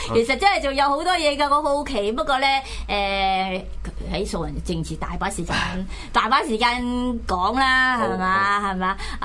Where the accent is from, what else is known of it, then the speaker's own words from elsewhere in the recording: Chaozhou, Guangdong, China; 係，我又係潮州人喎。